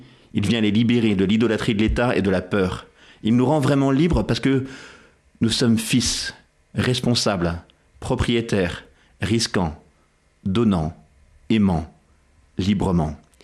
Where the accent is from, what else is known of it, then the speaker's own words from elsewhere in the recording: Versailles, Île-de-France, France; born there; Moi, je suis né à Versailles, donc d'une famille franco-américaine avec des parents qui travaillaient. Et c'est vrai qu'on a un milieu plutôt privilégié dans la banlieue ouest.